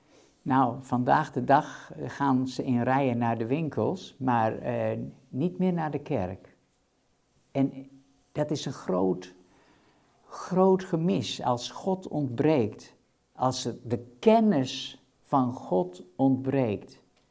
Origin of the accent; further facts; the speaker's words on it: Friesland, Netherlands; Als ik denk aan waar ik opgroeide, ik kom zelf uit Friesland, helemaal in het noorden.